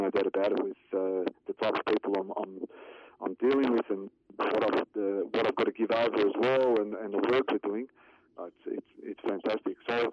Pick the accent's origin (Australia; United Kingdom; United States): Australia; Because it's such a hard place to break through as an Aussie.